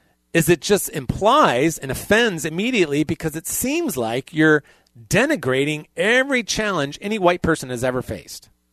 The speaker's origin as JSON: {"language": "English", "region": "Appalachia", "country": "United States", "tie": "born or raised there", "said": "I grew up in Appalachia. I had no money."}